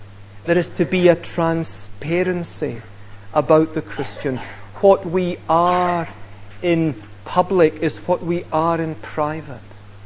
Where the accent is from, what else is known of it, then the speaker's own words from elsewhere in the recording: Scotland, United Kingdom; accent: Scottish; Either he's agreeing with me or just being lulled to sleep by my Scots accent.